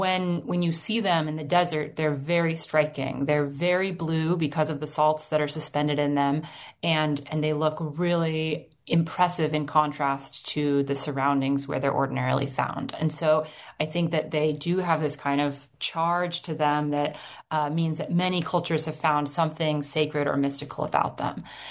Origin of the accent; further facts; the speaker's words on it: Colorado, United States; You know, I grew up in Colorado and I just had these sort of very aestheticized ideas of California